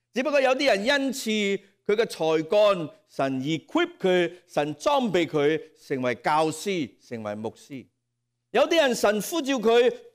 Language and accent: Chinese; Hong Kong; 如果不是真的，我们香港人说真的搞出个大头佛出来。